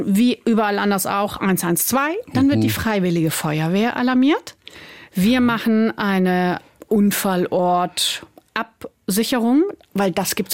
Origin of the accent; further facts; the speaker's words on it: Ismaning, Bavaria, Germany; obwohl ich meine Kindheit in Ismaningen, ich bin ja Ismaningerin, geliebt habe und diesen Ort immer noch und meine Heimat immer noch liebe